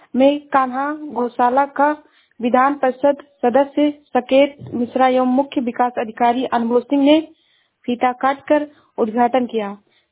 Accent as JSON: {"language": "Hindi", "region": "Uttar Pradesh", "country": "India", "said": "मैं जिला श्रावस्ती से हूँ।"}